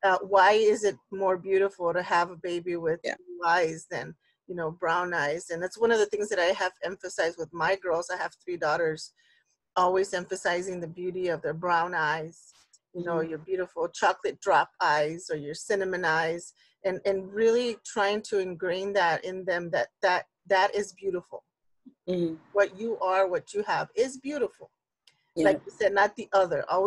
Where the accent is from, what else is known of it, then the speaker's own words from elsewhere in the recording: Texas, United States; I'm from South Texas. I grew up right on the border. Like I like to say, with one chancla on this side and the other chancla on the other side.